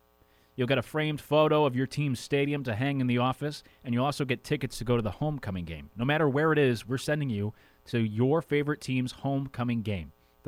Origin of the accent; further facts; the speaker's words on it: Connecticut, United States; But growing up in Connecticut, since we don't have any professional teams, you could really pick whoever you want.